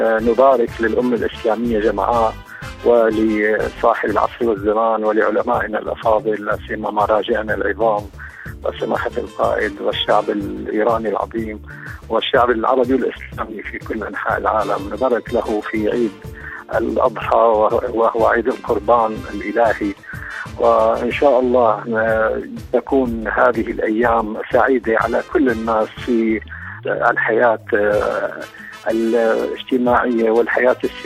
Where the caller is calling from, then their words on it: Damascus, Damascus Governorate, Syria; ونحن ندعو لكم من سوريا الحبيبة ولا ننساكم إن شاء الله. سلام وأنتم بألف خير،